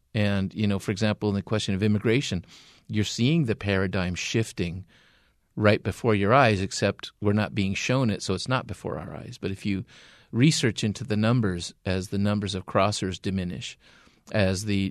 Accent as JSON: {"language": "English", "country": "Mexico", "tie": "born or raised there", "also_born_or_lived": "United States", "said": "It's hard for me because I'm both American and Mexican by upbringing."}